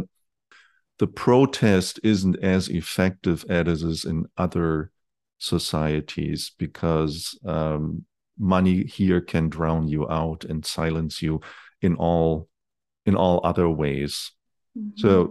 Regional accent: Germany; also born or lived in Berlin; Yeah, so I grew up in West Germany, but I lived in Berlin for a long time

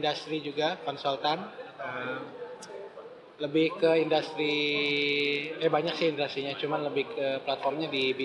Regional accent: Jakarta, Indonesia; asalnya dari Jakarta, Indonesia.

